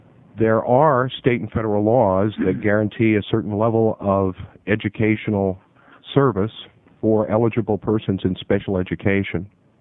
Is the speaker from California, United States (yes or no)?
no; Portland, Oregon, United States; I am from Portland. I have two daughters in Portland Public Schools.